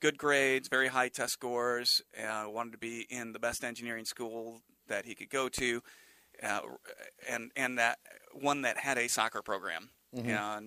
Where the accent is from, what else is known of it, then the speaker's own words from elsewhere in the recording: Morton, Illinois, United States; moved away as an adult; now in Texas; Yeah, I grew up in Morton.